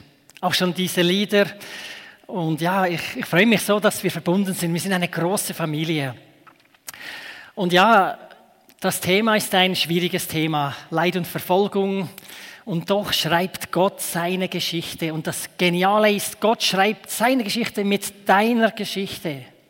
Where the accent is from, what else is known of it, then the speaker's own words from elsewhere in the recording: Ruswil, Lucerne, Switzerland; Ich bin hier auf diesem Bauernhof aufgewachsen, in Ruswil, Hoppöschen. Da ist auch die Gemeinde EGW Ruswil, wo ich groß geworden bin, Sonntagsschule gegangen bin.